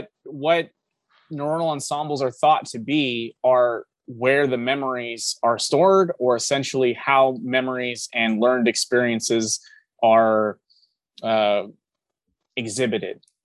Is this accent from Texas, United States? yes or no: no; California, United States; I'm from California, so I was visiting some family for a couple of days.